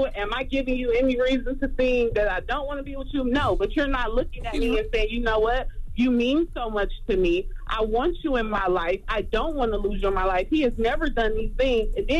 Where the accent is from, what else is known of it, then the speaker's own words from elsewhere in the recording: Detroit, Michigan, United States; I'm from Detroit, so I'm a little messed up too. You know, I done seen a lot.